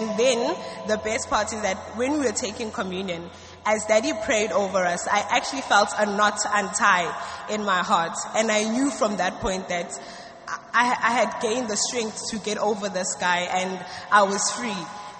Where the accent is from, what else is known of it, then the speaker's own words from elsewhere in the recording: South Africa; I'm 23 years old. I'm a student of ABMTC Mampong, and I'm from South Africa.